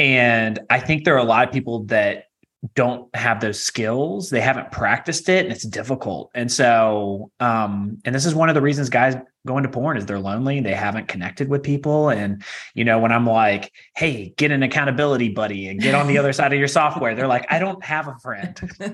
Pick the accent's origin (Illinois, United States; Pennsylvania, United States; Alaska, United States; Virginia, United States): Virginia, United States; I'm originally from Virginia, and I traveled to Nashville and went to school out in Nashville